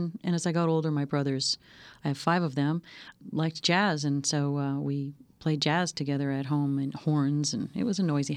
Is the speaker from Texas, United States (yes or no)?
no; Washington, District of Columbia, United States; I grew up in Washington, D.C. with a diverse collection of friends